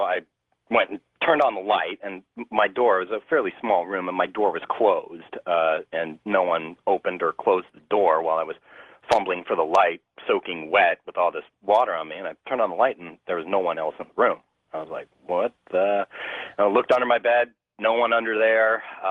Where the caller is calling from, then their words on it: Port Orchard, Washington, United States; Yeah, hi, George. … from Port Orchard, Washington.